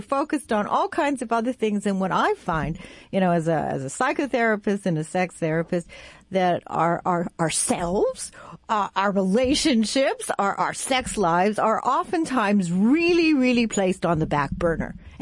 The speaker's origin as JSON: {"language": "English", "country": "Canada", "said": "Again, I'm Canadian"}